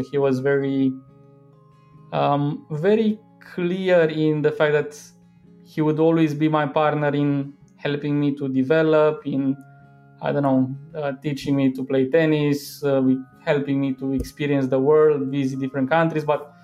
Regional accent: Bucharest, Romania; I grew up in Bucharest, Romania.

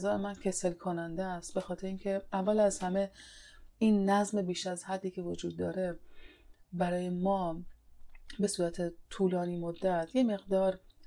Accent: Iran; moved away as an adult; 17 سال که من خارج از ایران هستم.

